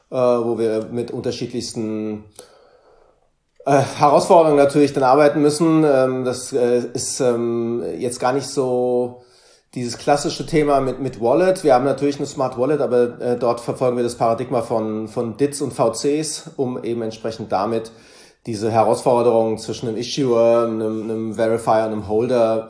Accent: Frankfurt, Hesse, Germany; Ja, ich komme aus Frankfurt.

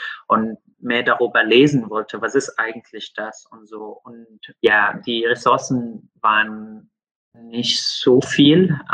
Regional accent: Syria; Also ich bin in Syrien aufgewachsen und ich habe ein großes Teil meines Lebens dort gebracht.

